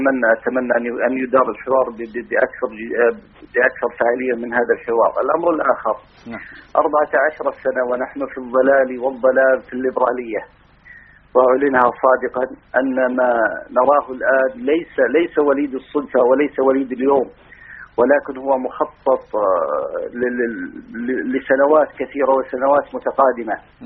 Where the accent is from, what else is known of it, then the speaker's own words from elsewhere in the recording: Saudi Arabia; عندنا في المملكة العربية السعودية وفي الوطن العربي